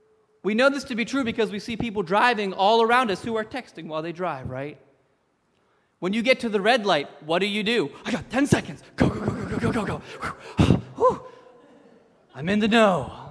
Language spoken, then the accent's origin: English; Papua New Guinea; growing up in Papua New Guinea, things would take 4 to 6 months to get there.